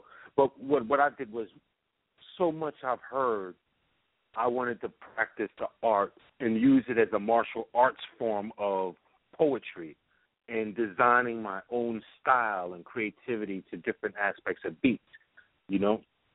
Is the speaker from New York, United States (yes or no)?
yes; New York City, New York, United States; growing up in New York City.